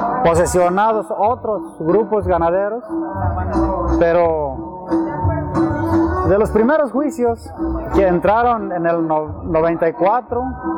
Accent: San Sebastián Teponahuatlán, Jalisco, Mexico; Vengo de la comunidad de San Sebastián, Teponahuatlán. En donde el territorio es grandísimo.

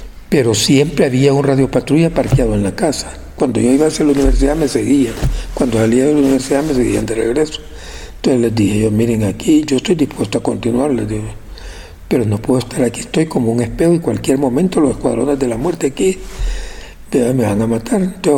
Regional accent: El Salvador; yo me había educado en mi pueblo, un puerto, en instituciones públicas. Mi papá era médico también, entonces, digamos, tenía algunas comodidades y recursos que otra gente no tenía, sobre todo allá en El Salvador.

